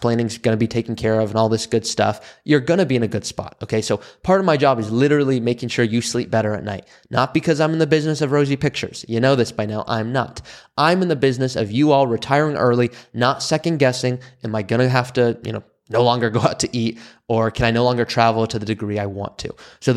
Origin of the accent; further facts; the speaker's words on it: Malibu, California, United States; but I grew up in Malibu, California, very affluent area